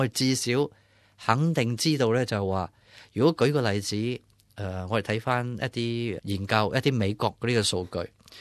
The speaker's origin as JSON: {"language": "Cantonese", "country": "China", "said": "我谂我哋中国人好特别啦"}